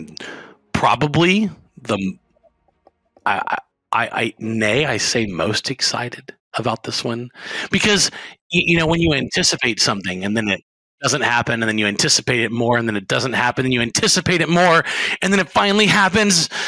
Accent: Baton Rouge, Louisiana, United States; Like, I grew up in Baton Rouge.

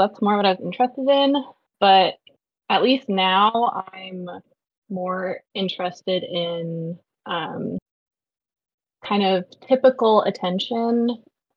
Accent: Connecticut, United States; I'm from Connecticut. So I got to work at Yale over the summers

